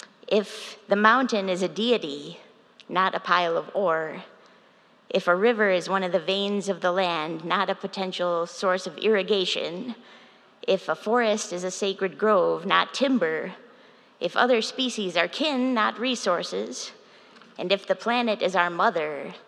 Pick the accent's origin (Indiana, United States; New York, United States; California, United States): New York, United States; Syracuse; My pastor that I grew up with back in Syracuse